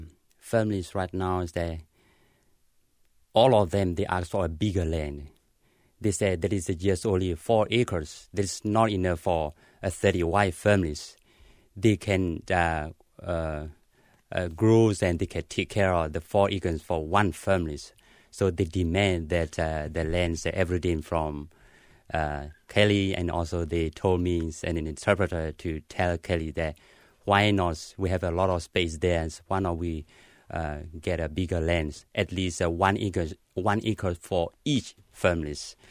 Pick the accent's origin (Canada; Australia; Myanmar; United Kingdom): Myanmar; English is a second language; moved away; Even though we are refugee here, we came from Burma, we are not in the city. People, we are not living in the big city. We are not even living in the small town. We live in a small village that is not much developed.